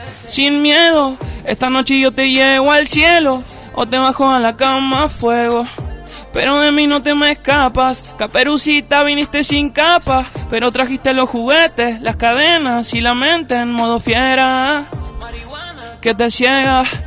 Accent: General Pico, La Pampa, Argentina; Entonces, como yo me veía, yo soy de La Pampa, ¿viste?

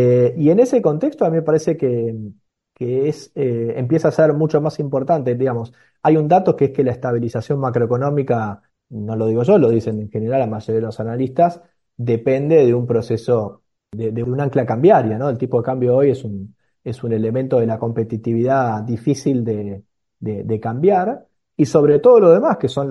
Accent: Buenos Aires, Argentina; now in Córdoba, Argentina; yo como vos sabés soy muy porteño

